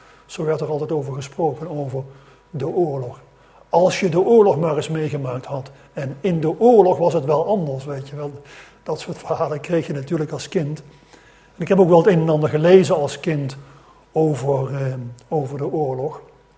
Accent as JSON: {"language": "Dutch", "town": "Lent", "region": "Gelderland", "country": "Netherlands", "said": "Ik ben van 51 en ik kom uit Lent bij Nijmegen. Dat is een klein dorpje. Tegenwoordig is het gemeente Nijmegen, net over de Waal."}